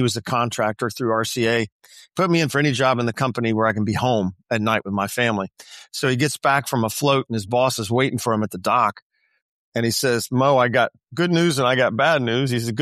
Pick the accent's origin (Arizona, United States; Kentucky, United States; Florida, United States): Florida, United States; born there; So I was born I was born just outside the Cape